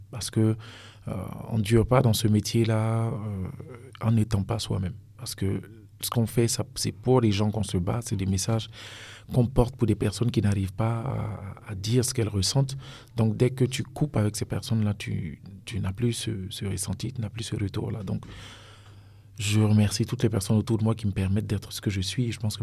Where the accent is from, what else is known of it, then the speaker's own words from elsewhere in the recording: Burkina Faso; Je suis burkinabé